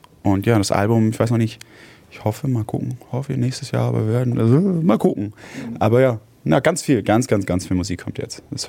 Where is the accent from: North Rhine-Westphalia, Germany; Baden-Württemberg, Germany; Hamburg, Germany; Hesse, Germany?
Hamburg, Germany; ich bin in Hamburg aufgewachsen. Ich bin Hamburger.